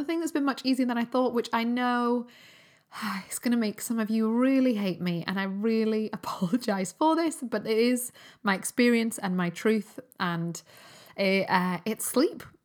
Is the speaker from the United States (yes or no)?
no; England, United Kingdom; accent: English; because I'm English accent